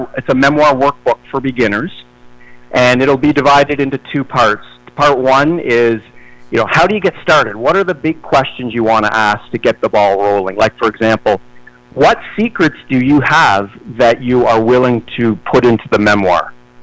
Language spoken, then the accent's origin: English; Canada; And I'm Canadian, right? So I know French.